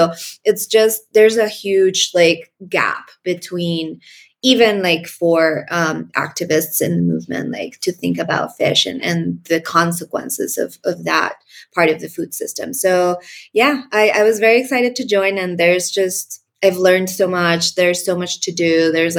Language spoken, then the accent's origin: English; Colombia; now in Mexico; I am from Colombia, but I've been living in Mexico for about 8 years now.